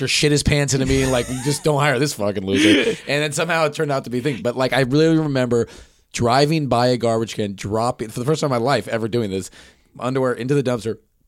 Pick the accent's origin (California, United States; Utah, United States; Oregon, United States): California, United States; San Francisco; so I'm from San Francisco and I'm a comedian.